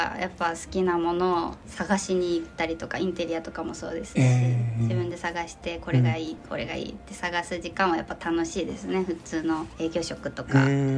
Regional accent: Kabe, Hiroshima, Japan; moved away as an adult; 出身は、広島の安佐北区の壁っていうところで、

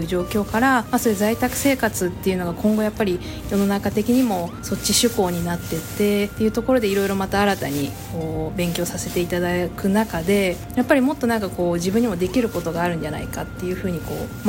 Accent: Hatsukaichi, Hiroshima, Japan; 私は廿日市市の出身で、一度まあ県外に出たことも学生時代にあるんですけど、ずっと基本的に廿日市にずっと、住んで過ごしてきました。

